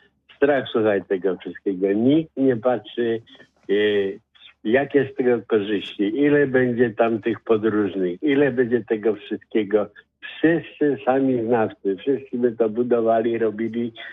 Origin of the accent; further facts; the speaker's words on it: Kalisz, Greater Poland Voivodeship, Poland; Ja akurat jestem kaliszaninem, chociaż mieszkam teraz pod Poznaniem.